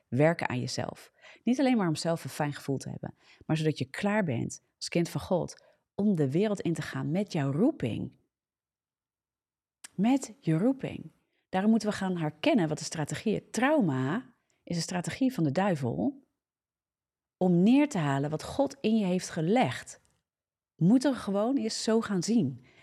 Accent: Netherlands; Moeten we ook leren als Hollanders. Ja, we hebben geen tijd voor rouw in dit land.

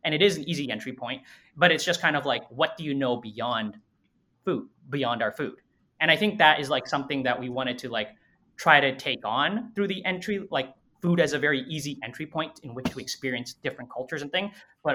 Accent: Toronto, Ontario, Canada; my parents are from Vietnam, or I'll just be like, I'm from Toronto.

